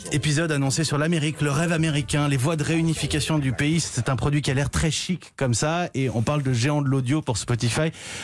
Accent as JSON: {"language": "French", "country": "France"}